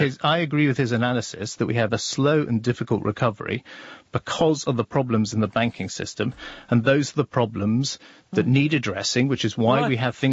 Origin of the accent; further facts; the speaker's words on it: United Kingdom; thanks to the very difficult decisions we've all had to take as the British people.